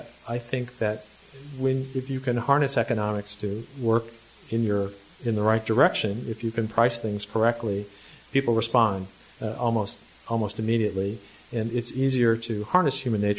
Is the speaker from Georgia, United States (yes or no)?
no; Connecticut, United States; Metropolitan Atlanta covers more ground than my home state, than Connecticut.